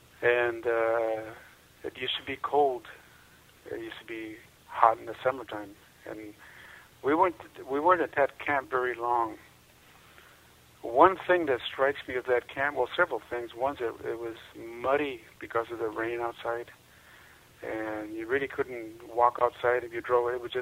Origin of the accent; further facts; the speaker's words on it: Delano, California, United States; born there; And where I was born in Delano, was the place no longer exists because they built a freeway over it.